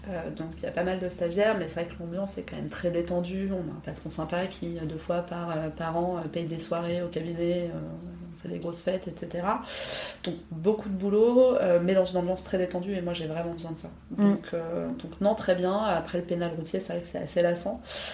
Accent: Paris, Île-de-France, France; Voilà, je suis parisienne

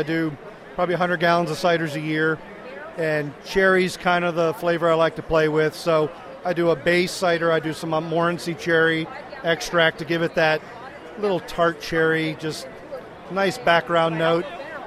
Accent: Chardon, Ohio, United States; I'm from Chardon, Ohio.

